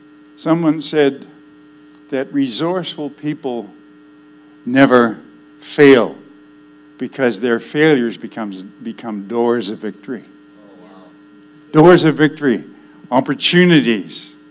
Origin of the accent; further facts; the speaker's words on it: Acadia, Canada; I'm French-Canadian and I come from Acadia.